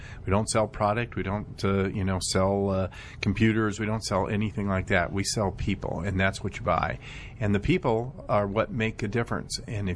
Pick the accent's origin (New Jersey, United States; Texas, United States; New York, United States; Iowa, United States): Iowa, United States; Sioux City; I grew up in Sioux City, Iowa.